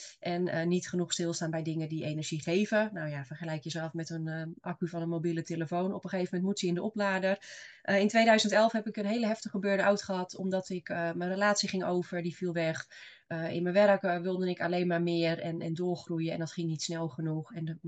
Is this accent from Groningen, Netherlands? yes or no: no; Assendelft, North Holland, Netherlands; Ik kom uit het Zaanse Assendelft.